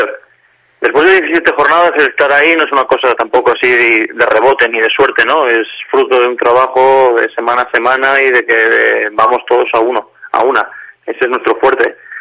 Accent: Asturias, Spain; No es mi caso, porque yo soy de Asturias

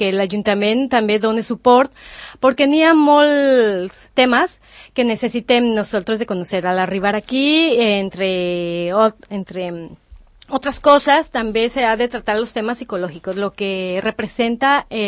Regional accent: Guadalajara, Jalisco, Mexico; now in Spain; Mira, jo soc mexicana, jo soy de Guadalajara, México, i vaig arribar aquí

